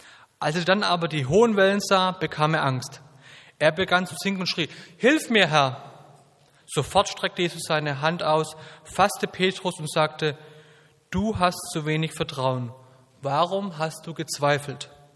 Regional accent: Southern Germany, Germany; 32 Jahre alt. Ich bin verheiratet mit Miriam. Wir haben zwei kleine Kids und ich komme aus Süddeutschland, hört vielleicht noch ein bisschen.

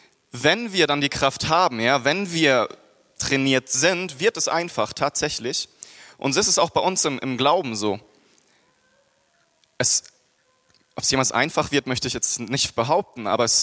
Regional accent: Freiburg, Baden-Württemberg, Germany; Ich komme aus Süddeutschland, Freiburg, da haben wir ganz viele davon, Kaiserstuhl.

